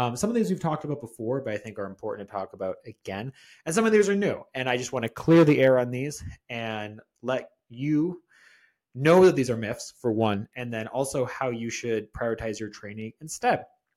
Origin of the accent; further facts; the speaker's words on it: British Columbia, Canada; I'm Canadian, if you guys didn't know. I think I mentioned that before, but apparently I don't have too much of an accent.